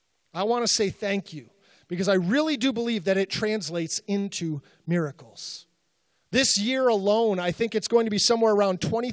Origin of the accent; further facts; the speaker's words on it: Chicago, Illinois, United States; and anytime I go to Chicago, I was born and raised in Chicago, and anytime I go to Chicago on business, there are a few places that I have to stop